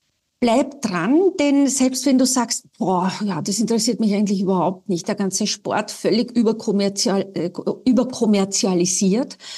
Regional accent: Austria; Also als Österreicherin, die ich ja nach wie vor bin

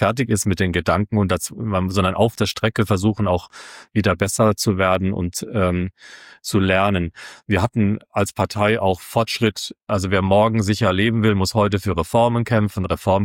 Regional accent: Wiesloch, Baden-Württemberg, Germany; also ich begründe es immer sozusagen mit einer Geschichte aus meiner Heimatstadt Wiesloch

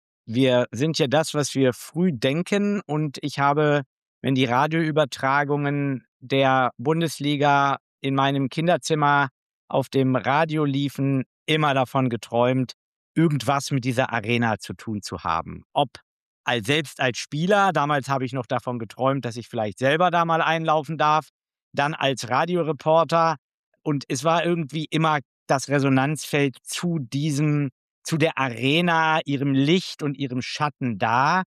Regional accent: Lower Saxony, Germany; Ich komme aus dem Harz

